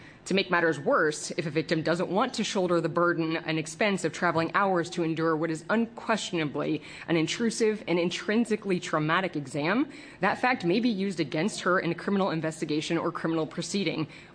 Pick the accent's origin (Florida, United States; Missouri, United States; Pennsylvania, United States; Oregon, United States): Oregon, United States; Portland; I'm an attorney from Portland, Oregon.